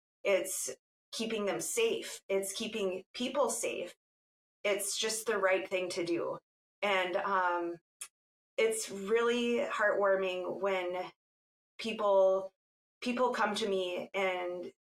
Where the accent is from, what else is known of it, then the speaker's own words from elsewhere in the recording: Fargo, North Dakota, United States; I was able to do a news story in my hometown of Fargo, North Dakota